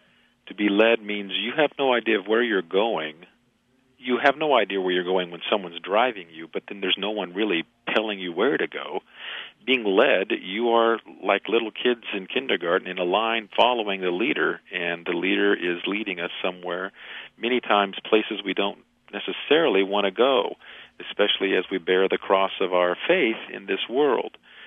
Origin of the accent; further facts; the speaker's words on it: Kansas, United States; I grew up with cattle in Kansas, so we didn't have a lot of sheep.